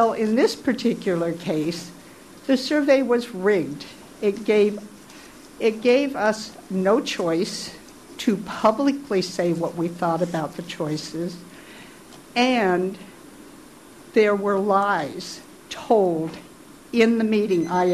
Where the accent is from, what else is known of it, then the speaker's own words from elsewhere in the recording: California, United States; Born and raised in California, we had amazing freedoms.